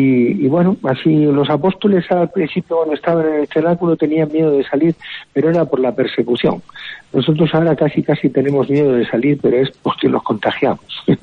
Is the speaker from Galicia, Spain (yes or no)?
no; Orihuela, Valencian Community, Spain; born there; also born or lived in Albacete; entonces también en Orihuela soy la Virgen de Monserrate, que es la patrona de mi pueblo, de Orihuela, de nacimiento. Y también es la Virgen de los Llanos hoy, que es patrona de Albacete, en donde he estado casi 10 años.